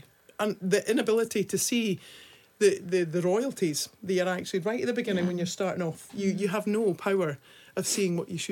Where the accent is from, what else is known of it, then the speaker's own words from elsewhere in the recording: Scotland, United Kingdom; Cheapskates, yeah, we're from Scotland.